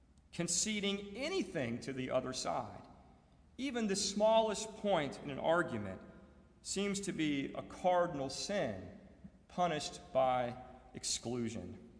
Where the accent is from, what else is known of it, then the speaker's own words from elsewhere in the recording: United States; As an American, as a Christian, as a parent, as a human being with a conscience